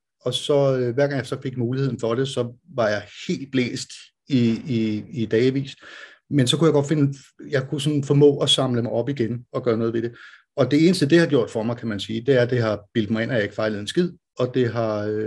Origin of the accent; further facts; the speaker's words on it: Ølstykke, Capital Region of Denmark, Denmark; also born or lived in Copenhagen / Roskilde; Jeg kommer faktisk fra København, og så da jeg var helt lille, der flyttede vi til en lille by, der hedder Ølstykke, og så flyttede jeg tilbage til Roskilde, og så flyttede jeg til København, og så flyttede jeg til Jylland, og så har jeg ellers boet alle mulige steder